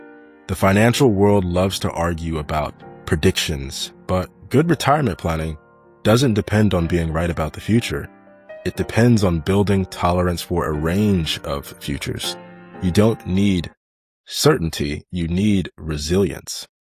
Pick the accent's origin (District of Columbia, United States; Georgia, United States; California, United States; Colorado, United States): Georgia, United States; Atlanta; I grew up in Atlanta in a family where money was always present, just never organized.